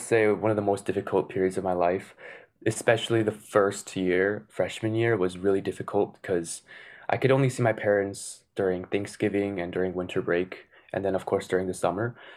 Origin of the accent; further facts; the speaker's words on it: Hoffman Estates, Illinois, United States; Yeah, I grew up in Chicago at Hoffman Estates here.